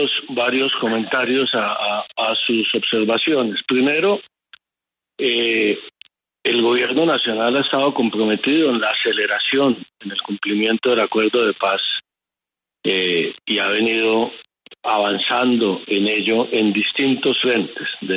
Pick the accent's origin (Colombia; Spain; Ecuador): Colombia; Norte de Santander; como norte santandereano, como conocedor de la región